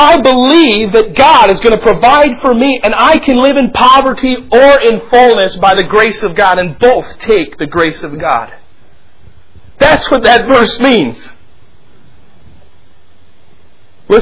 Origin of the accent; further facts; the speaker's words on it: United States; As an American missionary, I feel like I just squeezed the churches